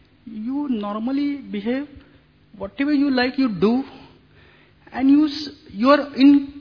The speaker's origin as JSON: {"language": "English", "town": "Pune", "region": "Maharashtra", "country": "India", "second_language": "English", "said": "I am from Pune."}